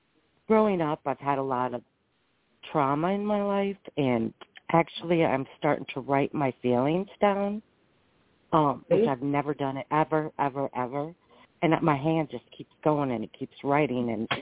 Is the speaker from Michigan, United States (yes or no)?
yes; Iron River, Michigan, United States; Yeah, my mom and my dad was born in Escanaba. And I was born in Iron River, but anyways.